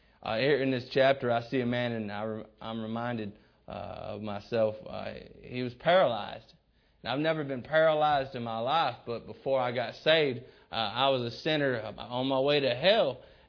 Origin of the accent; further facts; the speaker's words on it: Pontiac, Michigan, United States; also born or lived in Southern US; I was born in Pontiac, Michigan. My first father, he died when I was 19, but I grew up first 5-6 years in Pontiac, Michigan.